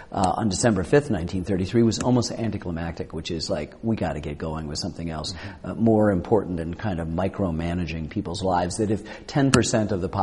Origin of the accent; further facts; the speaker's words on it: Ann Arbor, Michigan, United States; I grew up in Ann Arbor, Michigan, where in the late 60s we had a $5 pot thing.